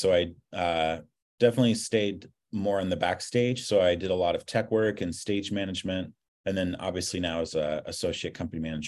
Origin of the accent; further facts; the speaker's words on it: Roy, Utah, United States; Yeah, so growing up in Weber County, we spent a lot of our summers.